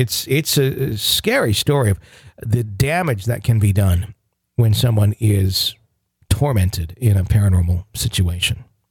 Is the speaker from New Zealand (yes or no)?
no; South Africa; now in United States; I was born and raised in South Africa. Less than a year later, my parents announced that we were immigrating to the U.S., We eventually arrived in the U.S. in 1996 after 38 hours of flying.